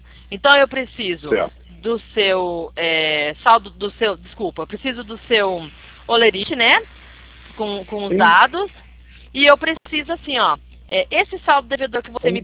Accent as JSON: {"language": "Portuguese", "region": "São Paulo", "country": "Brazil", "said": "Sou de São Paulo. Do interior."}